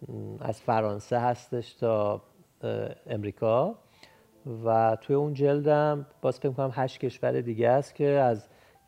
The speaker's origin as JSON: {"language": "Persian", "country": "Iran", "said": "وقتی که فهمیده که ما ایرانیم"}